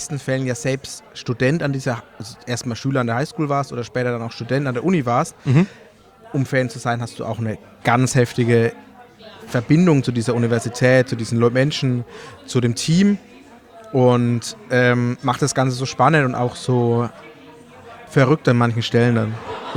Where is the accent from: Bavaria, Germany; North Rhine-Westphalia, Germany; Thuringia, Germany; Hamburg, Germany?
Bavaria, Germany; Ich bin Franke